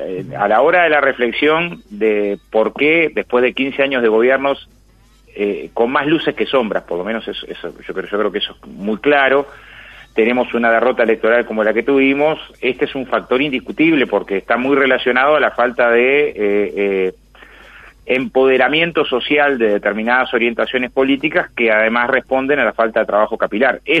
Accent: Canelones, Uruguay; Yo que soy de Canelones, te puedo decir que en algunas localidades de Canelones vale mucho más la batalla municipal

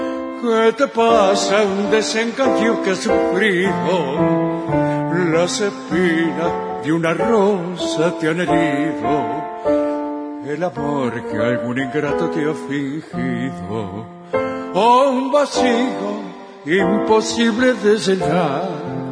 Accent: Córdoba, Argentina; now in Los Andes, Chile; un cordobés, viviendo en los Andes, Chile.

